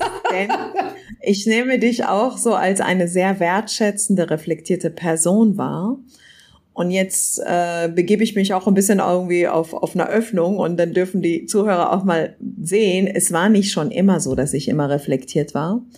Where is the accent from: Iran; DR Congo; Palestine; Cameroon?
Iran; ich bin ja im Iran aufgewachsen. Das ist auch ein Teil des Orients.